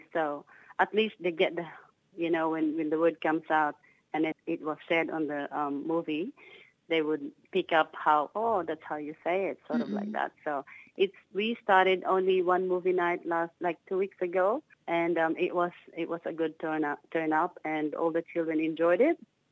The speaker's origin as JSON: {"language": "English", "country": "Philippines", "said": "or dad came from and what we do, like all our dances, our food, everything that we do in, you know, being Filipino."}